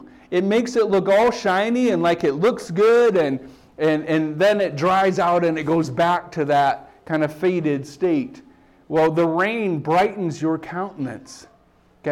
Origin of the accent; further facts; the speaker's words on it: South Dakota, United States; as a farmer growing up in South Dakota, we prayed for rain every single year.